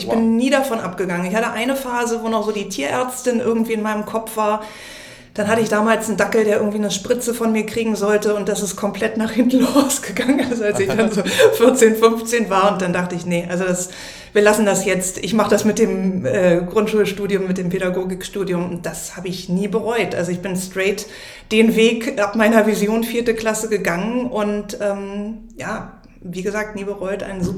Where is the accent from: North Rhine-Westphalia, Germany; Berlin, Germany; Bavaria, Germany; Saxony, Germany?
Berlin, Germany; born there; ich bin geborene Berlinerin